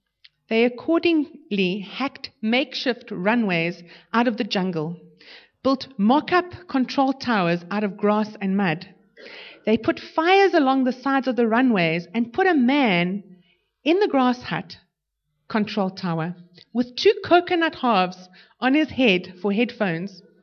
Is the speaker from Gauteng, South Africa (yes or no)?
yes; Johannesburg, Gauteng, South Africa; I'm not just Greek, I'm also Greek from Joburg, so I can do kugel like you've never seen.